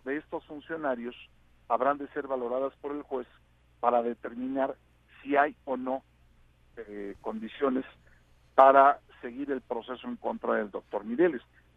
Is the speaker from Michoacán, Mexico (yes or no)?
yes; Michoacán, Mexico; como mexicano y como michoacano, son una vergüenza